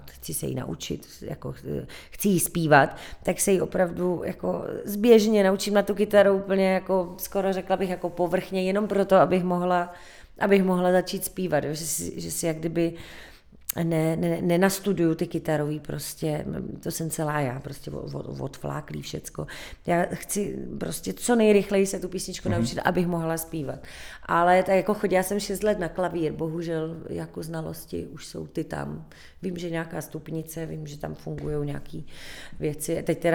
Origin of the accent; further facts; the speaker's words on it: Krnov, Moravian-Silesian Region, Czechia; born there; já jsem se narodila v Krnově a naši teda jsou ze severní Moravy.